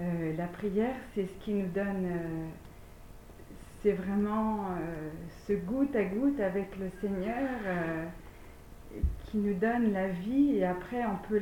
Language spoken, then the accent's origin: French; Paris, Île-de-France, France; parce que je suis parisienne, hein, née à la Bastille, voilà.